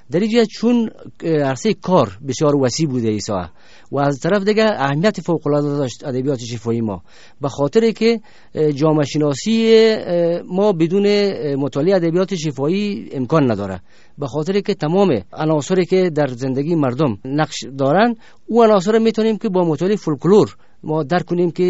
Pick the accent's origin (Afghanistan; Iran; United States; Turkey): Afghanistan; Kabul; در سال 1329 در شهر کابل به دنیا آمدیم.